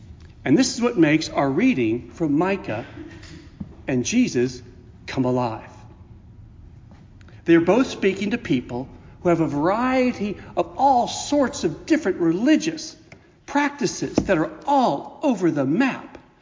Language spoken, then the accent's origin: English; Upland, California, United States; born there; So I was born in Upland, California. And I was brought in and raised as a Christian.